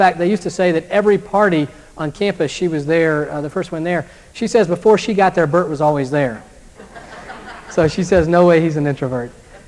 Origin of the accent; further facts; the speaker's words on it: the South, United States; see, I'm from the South and I don't know any better